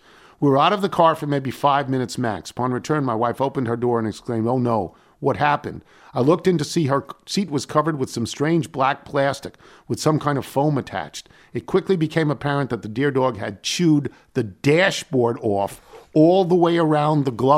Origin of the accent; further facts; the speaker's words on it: Ridgefield, Connecticut, United States; My hometown, Ridgefield, Connecticut, has had a number of famous residents